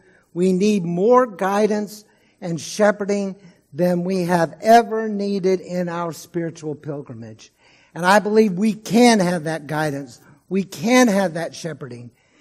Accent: Texas, United States; I'm pretty sure he's talking about Houston, my home state.

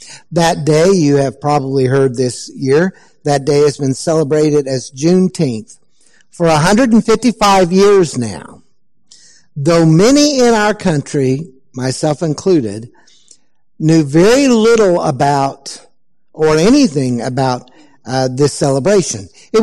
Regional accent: Texas, United States; rode into Galveston, Texas, with the news that the Civil War ended. My home state was the last of the rebel states to surrender.

